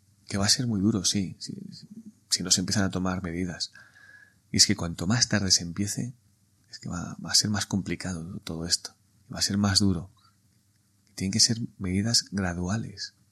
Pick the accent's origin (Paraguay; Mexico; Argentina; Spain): Spain; Ya sé que somos españoles, necesitamos el relacionarnos, el salir a la calle